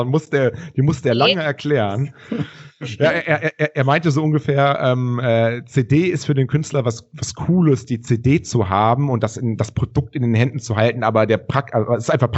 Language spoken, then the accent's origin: German; North Rhine-Westphalia, Germany; wir kommen aus dem Rheinland